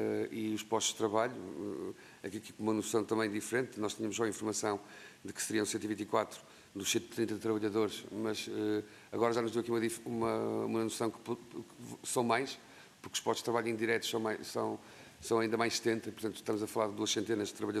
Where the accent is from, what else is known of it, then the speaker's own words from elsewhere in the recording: Viana do Castelo, Portugal; Eu sou oriundo de Viana do Castelo